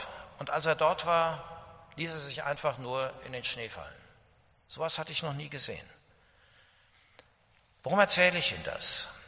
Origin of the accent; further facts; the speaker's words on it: Dillenburg, Hesse, Germany; mitten im Wald in Dillenburg, wo ich herkomme.